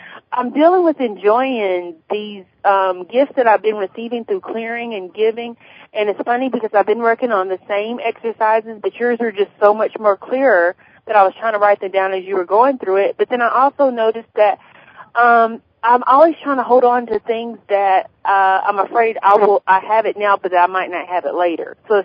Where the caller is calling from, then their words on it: Atlanta, Georgia, United States; I'm calling from Atlanta, Georgia. I'm enjoying the show.